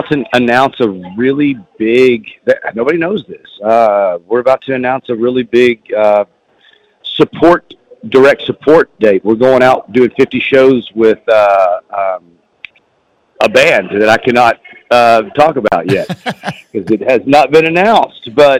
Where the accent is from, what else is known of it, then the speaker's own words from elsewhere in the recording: Texas, United States; I am from Texas, but my mother's whole side is from Oklahoma, and we, you know, so close enough.